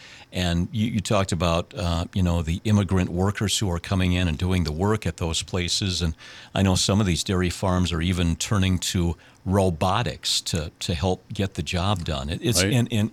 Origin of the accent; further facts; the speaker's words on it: Sisseton, South Dakota, United States; That's the Sisseton's my hometown.